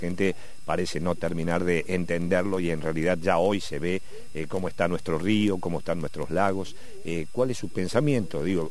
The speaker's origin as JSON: {"language": "Spanish", "region": "Tucumán", "country": "Argentina", "said": "yo soy tucumano, no cordobés"}